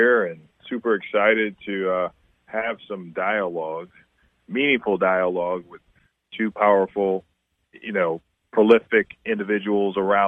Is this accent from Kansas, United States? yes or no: no; Kankakee, Illinois, United States; I'm from Kankakee, Illinois, so most people don't know where that's at, but shout out to Kankakee.